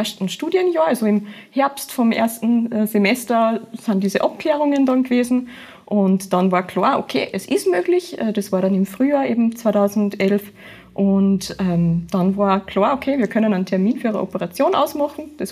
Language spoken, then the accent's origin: German; Upper Austria, Austria; born there; bin gebürtige Oberösterreicherin